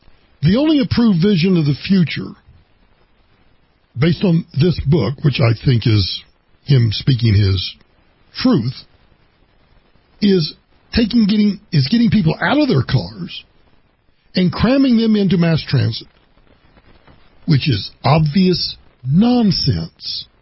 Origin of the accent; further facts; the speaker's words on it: Oklahoma, United States; Oklahoma City was 267 miles from my little hometown, and Denver was 267 miles from my hometown, which is out in the Oklahoma Panhandle, where the local news didn't come from Oklahoma.